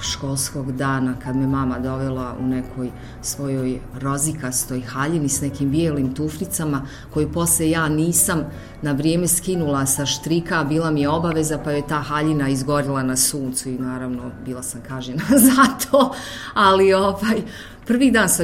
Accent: Brčko, Brčko District, Bosnia & Herzegovina; Inače, rođena sam u Brčkom prije 43 godine, dakle 20. oktobra.

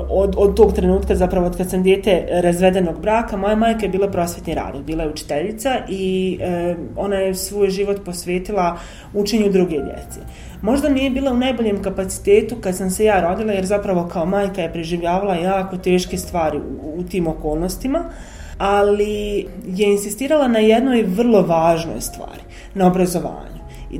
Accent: Banja Luka, Republika Srpska, Bosnia & Herzegovina; Suštinski ja sam odrasla u Banja Luci, u srcu grada, prosto u jednom starom naselju, sa roditeljima, u jednoj fazi sa majkom, u drugoj fazi sa ocem.

